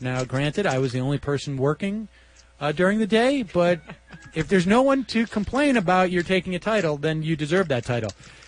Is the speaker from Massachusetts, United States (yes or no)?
yes; Worcester, Massachusetts, United States; Lowell, of course, Worcester, my hometown, Fitchburg, Leominster